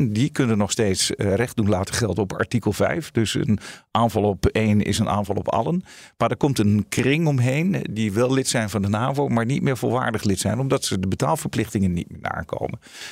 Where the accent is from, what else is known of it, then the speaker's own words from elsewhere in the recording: Netherlands; Maar ik werd als Nederlandse stafofficier daar op dat hoofdkwartier. Als Nederlanders werden we eigenlijk als free riders beschouwd.